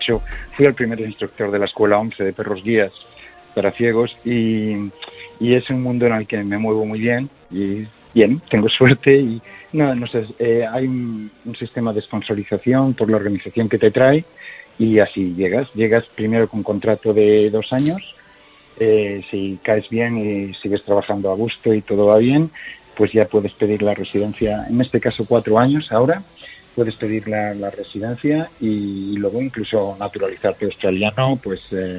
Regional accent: Zamora, Castile and León, Spain; como dicen en Zamora, de donde soy

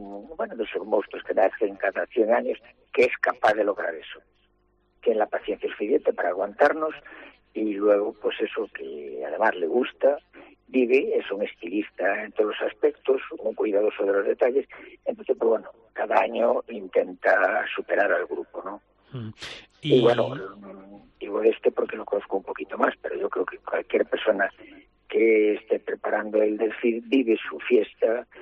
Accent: Muñoz, Castile and León, Spain; Y luego en mi pueblo había, como creo en todos, la figura del meco. Pero yo recuerdo, porque ahora le dan distintas interpretaciones, yo le digo en Muñoz.

